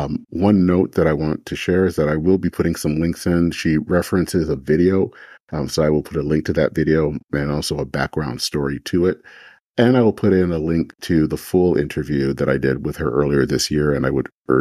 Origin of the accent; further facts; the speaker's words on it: Flint, Michigan, United States; Bethel United Methodist Church in Flint, Michigan, which is actually my hometown